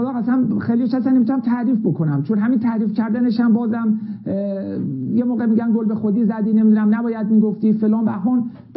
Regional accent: Iran; به خاطر عشق علاقه که به وطنم ایران و سربلندی وطنم دارم

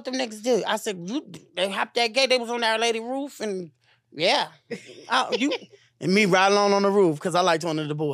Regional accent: Los Angeles, California, United States; And I am from South Central, born and raised.

